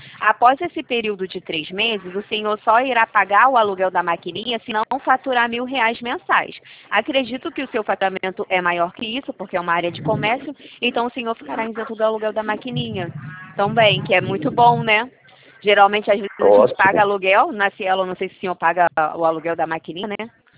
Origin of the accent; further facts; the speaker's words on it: Rio de Janeiro, Brazil; Eu sou do Rio de Janeiro.